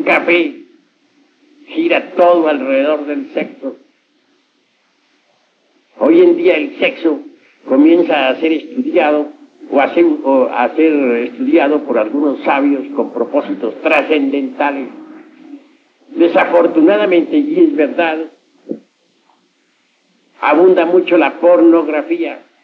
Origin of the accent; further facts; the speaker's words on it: Cotija, Michoacán, Mexico; also born or lived in Mexico City; Yo soy de Cotija, Michoacán. He vivido más que todo, más que en ningún otro lugar en el Distrito Federal.